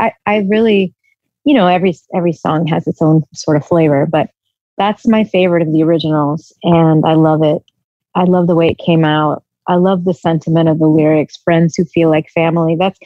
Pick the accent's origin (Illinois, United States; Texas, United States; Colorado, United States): Texas, United States; But I'm also from Texas and I love